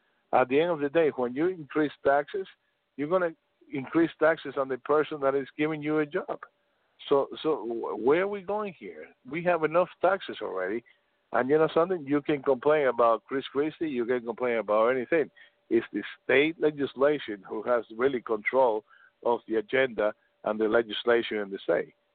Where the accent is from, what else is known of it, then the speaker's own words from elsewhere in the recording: Spain; English is a second language; also born or lived in Cuba; now in United States; I'm born in Cuba with Fidel Castro. I grew up in Spain with Franco. And then I come to Hudson County